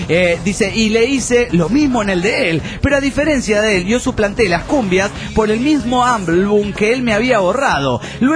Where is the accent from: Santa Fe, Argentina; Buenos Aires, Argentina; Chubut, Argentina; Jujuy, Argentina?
Santa Fe, Argentina; Calchaquí; de Calchaquí, República Argentina.